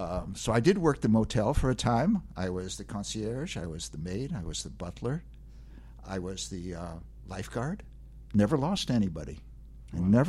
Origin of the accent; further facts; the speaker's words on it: Oak Park, Illinois, United States; also born or lived in Chicago; I was born in Chicago, raised in a town called Oak Park on the west side.